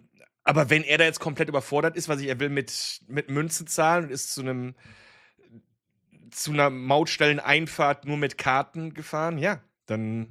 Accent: Germany; ich komme selber aus Deutschland

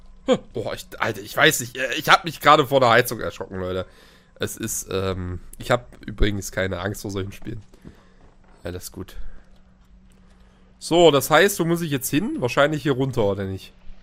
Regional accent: East Germany, Germany; Ich als Ossi fühle mich da ganz zu Hause. Es ist so schlimm im Osten, ja.

